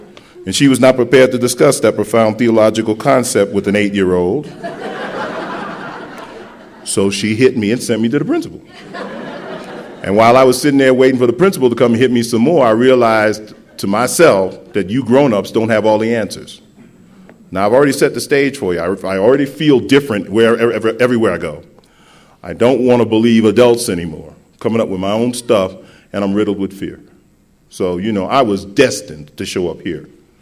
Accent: New York City, New York, United States; I mean, I grew up in the South Bronx. It really doesn't matter that I grew up in the South Bronx.

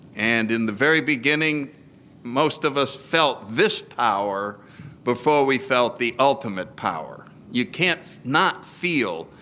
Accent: New Haven, Connecticut, United States; And so let me just start out by saying I grew up in New Haven, Connecticut in my 30s.

